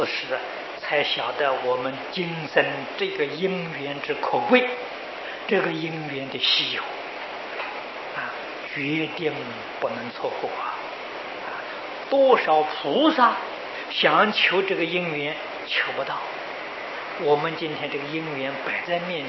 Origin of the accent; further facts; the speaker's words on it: China; 这个数字啊，就是我们中国人讲的10万亿。